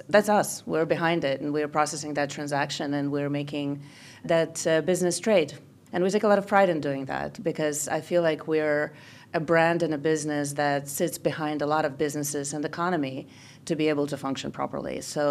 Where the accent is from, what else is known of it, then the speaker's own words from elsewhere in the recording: Ukraine; English is a second language; moved away as an adult; also born or lived in Washington, D.C.; I am a Ukrainian. I grew up in Ukraine during the Soviet Union times.